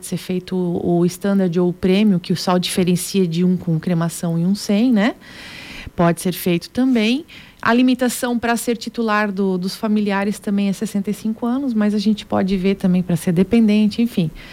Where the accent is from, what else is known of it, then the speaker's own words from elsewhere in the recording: Indaial, Santa Catarina, Brazil; E eu sou de Indaial, eu trabalho em Indaial, né?